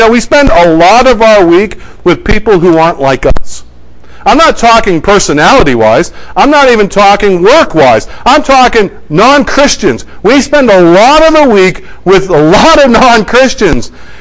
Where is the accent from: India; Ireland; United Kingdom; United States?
United States; New England; Compared to the churches I grew up here in New England, this was a large church.